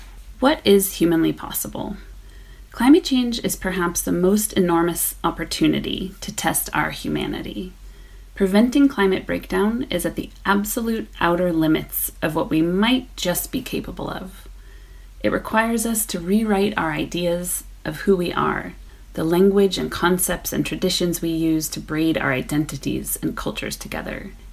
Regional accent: California, United States; in the vineyards where I grew up in California.

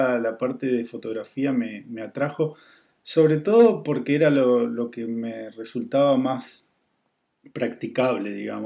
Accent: Posadas, Misiones, Argentina; also born or lived in Córdoba; yo soy de Misiones, de Posadas, del noreste, digamos, de la Argentina, en el límite con Brasil y con Paraguay. Y me fui a estudiar a Córdoba

